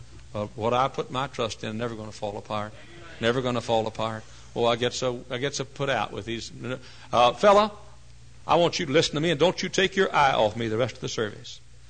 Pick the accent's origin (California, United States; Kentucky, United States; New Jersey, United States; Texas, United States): Texas, United States; Dallas; Included in that flight was a stopover in Dallas, Texas, my hometown.